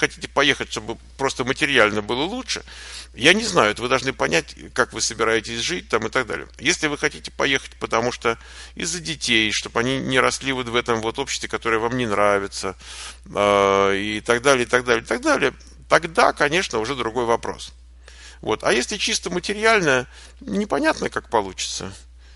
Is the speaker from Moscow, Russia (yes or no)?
yes; Moscow, Russia; я родился в Москве и прожил там 34 года своей жизни